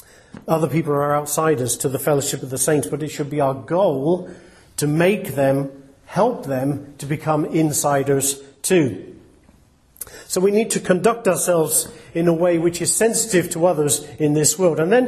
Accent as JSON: {"language": "English", "region": "England", "country": "United Kingdom", "said": "And certainly as English people, we can often have a very sort of imperialistic, colonial sort of mentality."}